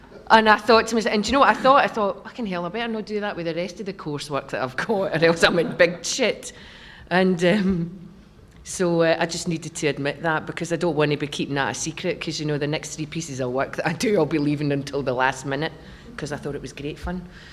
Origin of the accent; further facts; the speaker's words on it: Glasgow, Scotland, United Kingdom; accent: Glaswegian; now in London, United Kingdom; and I've been here for about 21 years now. As you can tell, I've lost my Glaswegian accent.